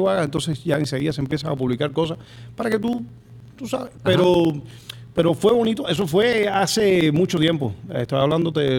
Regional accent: Cuba; born there; nací en Cuba, o sea, ya es parte ya de la comedia

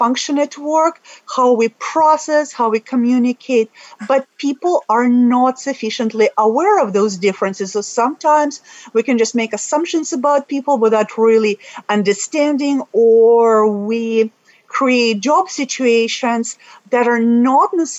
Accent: Moscow, Russia; I'm from Moscow

